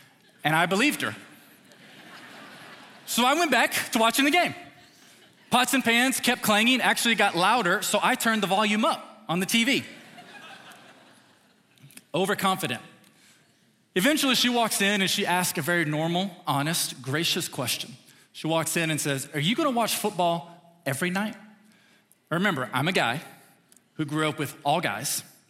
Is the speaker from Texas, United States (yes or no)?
no; Noblesville, Indiana, United States; So I'm from Noblesville, as I've said, and in Noblesville, we interact a little bit. It's a little bit smaller